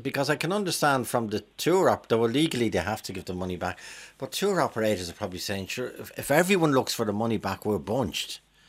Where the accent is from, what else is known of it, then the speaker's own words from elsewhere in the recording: Ireland; we're Irish people.